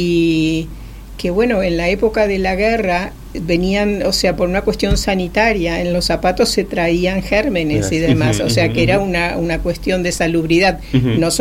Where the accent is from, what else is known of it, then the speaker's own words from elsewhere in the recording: Argentina; born there; sangre checa tengo, nací en Argentina